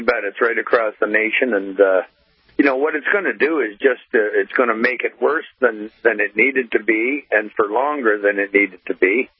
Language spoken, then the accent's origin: English; Hamilton, Ontario, Canada; And, geez, my hometown, Hamilton, Ontario, the Hammer, the main steel-making city